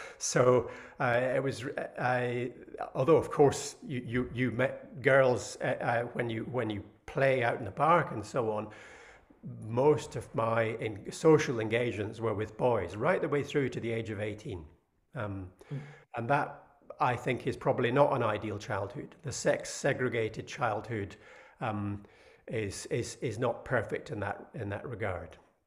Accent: Edinburgh, Scotland, United Kingdom; So I grew up in South Edinburgh. I was very lucky to have a very privileged childhood.

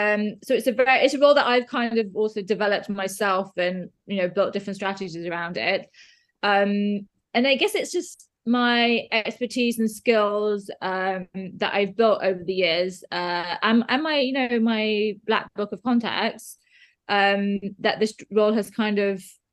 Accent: India; because I'm Indian as well, I grew up watching their films.

